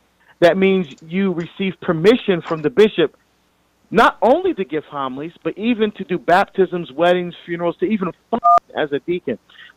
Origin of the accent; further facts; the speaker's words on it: New Jersey, United States; because I grew up in New Jersey, but the parish I'm here in Oregon, never had a deacon before.